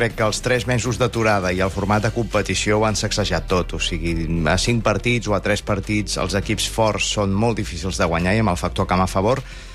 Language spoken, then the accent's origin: Catalan; Manresa, Catalonia, Spain; Fixa't que jo sóc de Manresa i m'ho miro també sí, des d'aquesta perspectiva